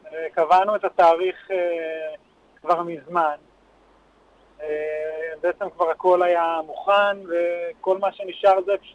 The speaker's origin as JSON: {"language": "Hebrew", "town": "Be'eri", "region": "Southern District", "country": "Israel", "tie": "born or raised there", "said": "אני אומר שאני בן קיבוץ בערי, אני נולדתי בבערי"}